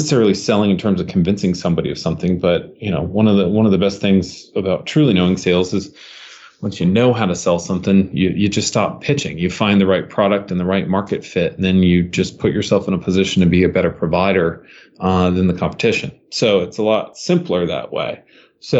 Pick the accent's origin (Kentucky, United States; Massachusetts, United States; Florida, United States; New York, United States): Florida, United States; Ormond Beach; even in my home growing up in Ormond Beach, which was the next town over